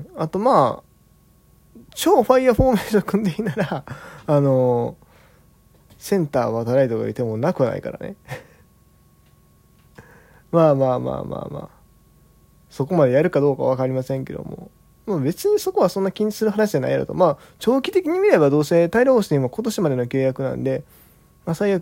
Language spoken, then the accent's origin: Japanese; Kansai, Japan; 地元関西ですけど